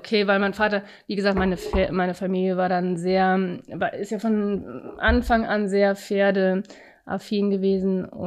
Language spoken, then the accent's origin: German; Goch, North Rhine-Westphalia, Germany; Ich bin im Rheinland aufgewachsen, genauer gesagt in Goch am Niederrhein.